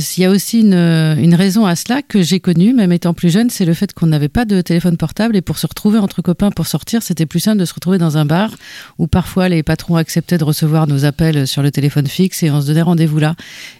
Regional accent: Rennes, Brittany, France; born there; Non, je suis née à Rennes en 1976 et ça a été mon grand regret, grandi à la campagne.

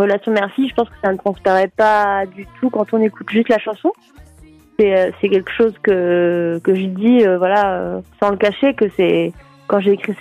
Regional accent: Brittany, France; je suis bretonne d'origine et ma famille a une maison dans le Morbihan sur la côte et du coup c'est vraiment, j'ai passé tous mes étés à la plage là-bas au Fort Bloquet plus exactement

